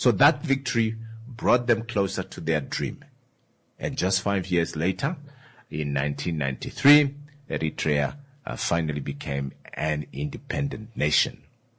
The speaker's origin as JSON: {"language": "English", "town": "Ongwediva", "region": "Oshana", "country": "Namibia", "said": "I'm mixing. You know, I'm from Ongwediva."}